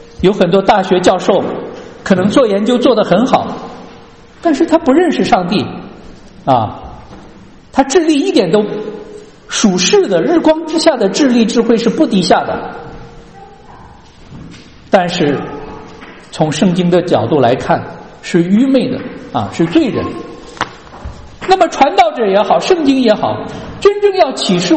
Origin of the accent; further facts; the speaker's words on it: China; 我们中国人就是一个老鼠害了一锅汤